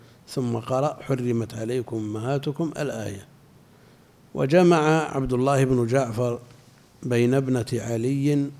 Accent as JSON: {"language": "Arabic", "region": "Al-Qassim", "country": "Saudi Arabia", "said": "لا، عندنا في القصيم كثير"}